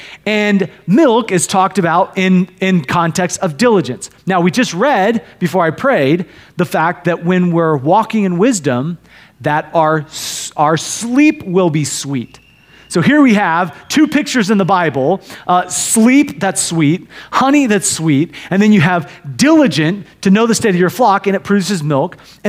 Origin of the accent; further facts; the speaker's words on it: Iowa, United States; Now, I grew up in Iowa.